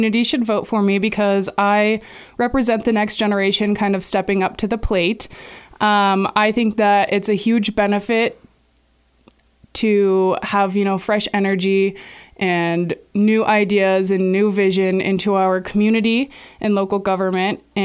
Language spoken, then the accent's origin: English; Helper, Utah, United States; I want people to know that I am from the community. I grew up in Helper. It's where my values were built. It's where my future is rooted.